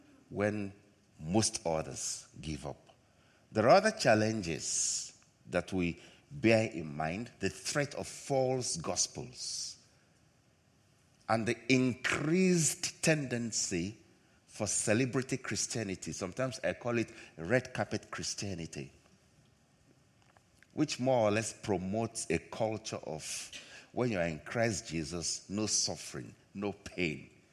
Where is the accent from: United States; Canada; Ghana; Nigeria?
Nigeria; In my home country, in Nigeria, we have auditoriums that seat 50,000 people at one service, 100,000.